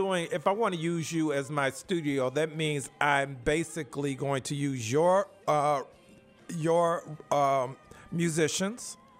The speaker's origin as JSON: {"language": "English", "town": "Chicago", "region": "Illinois", "country": "United States", "tie": "born or raised there", "said": "I grew up in Chicago, but I did not know this song was recorded in Mississippi until very recently."}